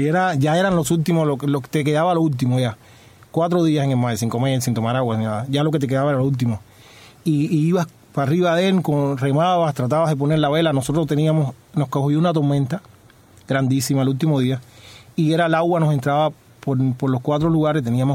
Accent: Guanabacoa, Havana, Cuba; yo soy de Guanabacoa

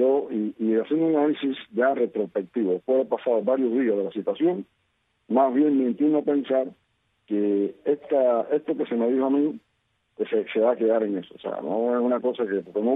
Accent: Cuba; Yo de Cuba, definitivamente, no me voy. Mi suerte está echada aquí, junto a mi pueblo, y quiero seguir luchando por la libertad, por la democracia, y a mí no hay quien me saque.

